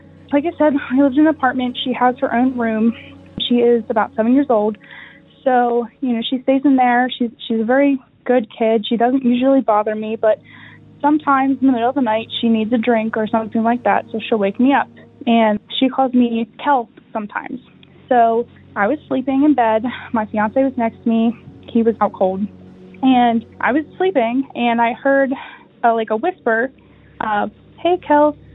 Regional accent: Pennsylvania, United States; Hi, Derek. … I'm from Pennsylvania.

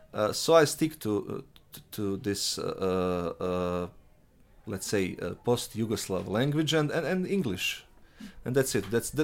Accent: Montenegro; also born or lived in Sarajevo, Bosnia and Herzegovina; I'm a writer from Montenegro, although you would probably don't think of me about that, or think of my origin as Montenegrin, which basically is not. I'm born in Sarajevo

